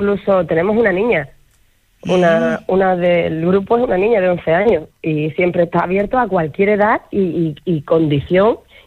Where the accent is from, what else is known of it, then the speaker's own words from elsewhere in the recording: Andalusia, Spain; now in Fuerteventura, Spain; yo soy andaluza, aunque llevo 20 años en Fuerteventura.